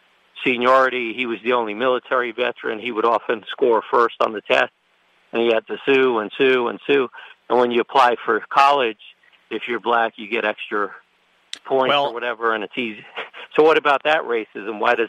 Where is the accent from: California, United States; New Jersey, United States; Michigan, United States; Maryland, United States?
New Jersey, United States; Newark; I came from Newark, from South Orange, Newark.